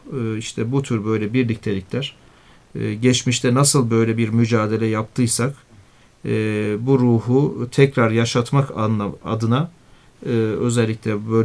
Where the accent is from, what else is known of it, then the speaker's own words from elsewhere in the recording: Şanlıurfa, Turkey; bir Şanlıurfalı olarak beni ayrıca tabii gururlandırıyor